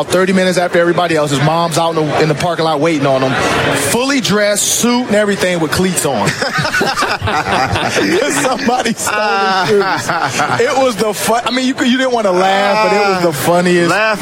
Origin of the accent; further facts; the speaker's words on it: Detroit, Michigan, United States; We grew up in Detroit, and we grew up in a school where you could not leave nice stuff in the locker.